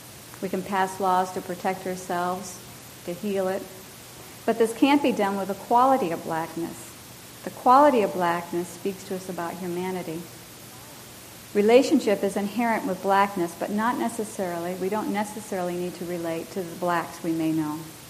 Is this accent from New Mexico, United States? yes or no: no; Potsdam, New York, United States; I already mentioned that I was born in Potsdam, or spent most of my childhood in Potsdam, New York.